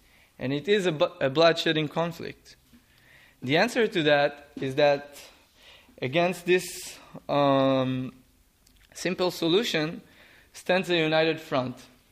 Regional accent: Israel; So, when I grew up in Israel, like many others

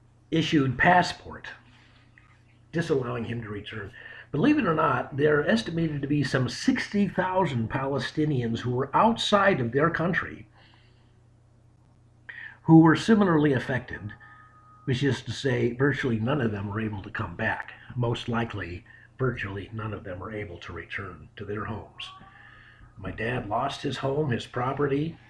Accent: San Francisco, California, United States; born there; I was born in San Francisco, where my father ended up a de facto exiled expatriate

